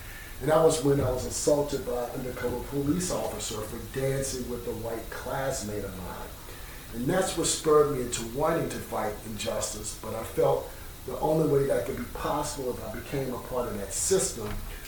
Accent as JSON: {"language": "English", "town": "Baton Rouge", "region": "Louisiana", "country": "United States", "tie": "born or raised there", "said": "I grew up in Baton Rouge, Louisiana, the Deep South in the United States."}